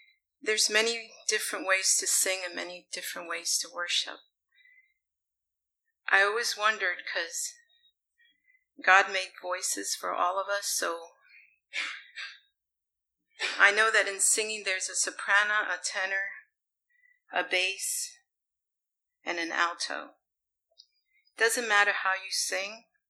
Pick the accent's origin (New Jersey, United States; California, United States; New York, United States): New York, United States; New York City; I was raised in New York City in my childhood, and later on I find out that most of my family are musicians.